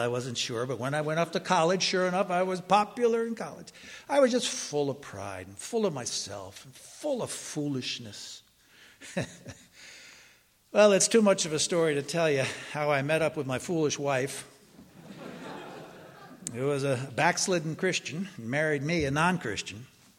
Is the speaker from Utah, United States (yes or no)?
no; Long Island, New York, United States; also born or lived in Brooklyn; You know, I grew up born in Brooklyn, grew up out on Long Island.